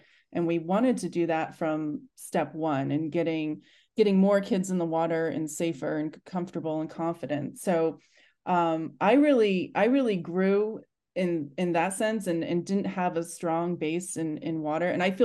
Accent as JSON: {"language": "English", "region": "Maine", "country": "United States", "said": "So I'm from Maine. I live here and we're on the ocean."}